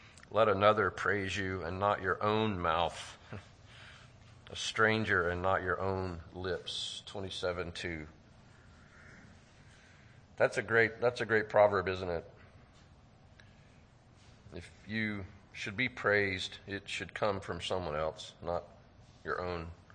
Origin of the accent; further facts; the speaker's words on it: Longview, Texas, United States; I grew up in Longview area, and there's a college there